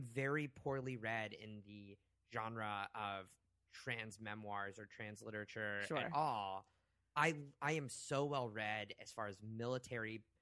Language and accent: English; Oklahoma, United States; So I grew up in Oklahoma where everyone, in particularly sort of this country club type community